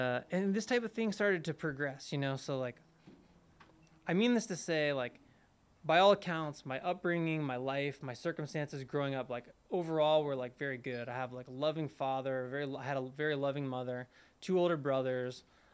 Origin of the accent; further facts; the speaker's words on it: Palo Alto, California, United States; born there; You know, I was born in Northern California, in Palo Alto, in 1984. So I'm 40 years old